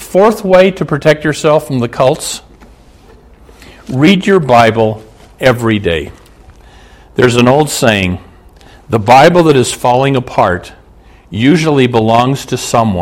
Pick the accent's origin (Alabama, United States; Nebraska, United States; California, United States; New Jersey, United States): Nebraska, United States; Omaha; Now, I'm taping this in Minneapolis and I grew up in Omaha. It's about 360 miles from here.